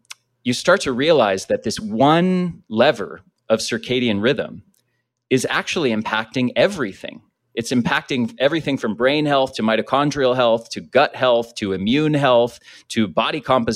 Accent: United States; I grew up in the States. I was seeing pharmaceutical ads on TV from the time I was a little kid

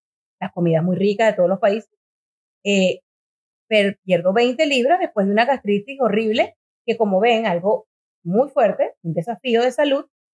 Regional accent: Venezuela; moved away as an adult; now in Miami, United States; yo me fui de Venezuela.

